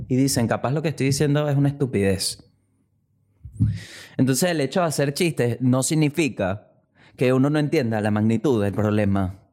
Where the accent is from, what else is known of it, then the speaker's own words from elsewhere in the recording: Venezuela; mi responsabilidad acá como un venezolano que está dándole un mensaje a otro venezolano